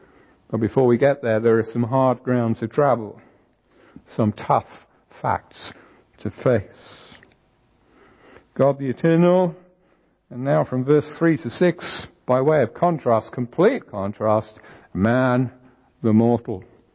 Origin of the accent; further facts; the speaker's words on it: England, United Kingdom; As we say, sorry, those of you who are not English, but as we English people say, an Englishman's home is his castle.